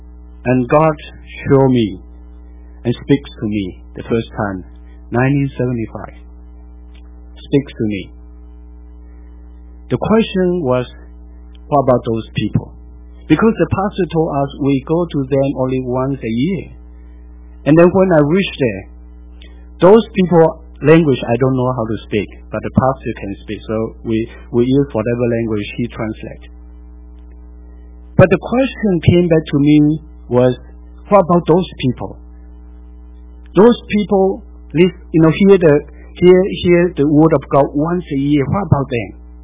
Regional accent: Malaysia; I'm from Malaysia. We had a lot of different people groups in Malaysia. And then we Chinese usually stay in the town or city.

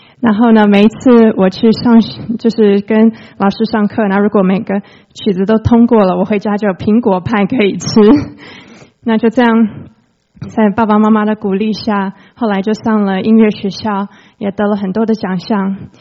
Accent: Taiwan; 我从小是在台湾出生，我爸爸是美国人，我妈妈是台湾人。

